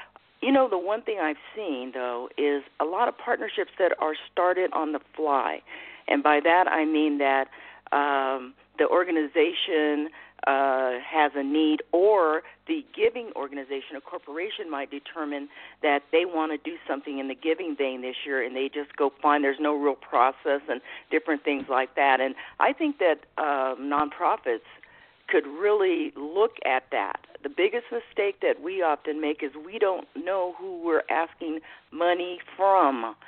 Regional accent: Colorado, United States; I talk a lot about the fact that I come from Colorado, and Colorado is a very giving state.

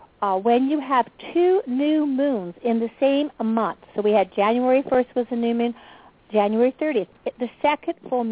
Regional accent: East Coast, United States; You can tell I'm from the East Coast.

